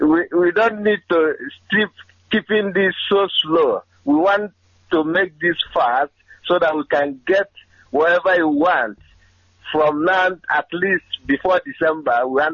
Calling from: Woking, South East England, United Kingdom; from Woking, London.

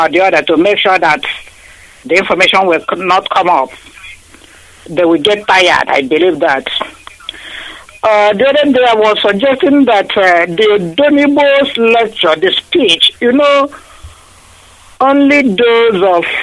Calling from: Warminster, South West England, United Kingdom; I'm calling from Wilshire, from Warminster in Wilshire, United Kingdom.

